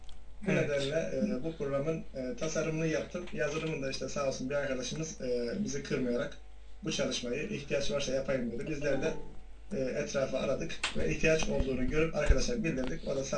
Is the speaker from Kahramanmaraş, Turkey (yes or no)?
yes; Kahramanmaraş, Turkey; Kahramanmaraşlıyım.